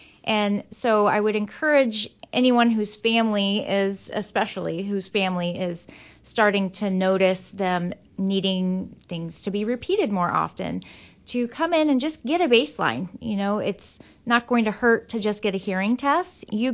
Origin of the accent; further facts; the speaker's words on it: Hamilton, Illinois, United States; I am from Hamilton, Illinois, originally, and moved away for school, and then we moved back to the area several years ago.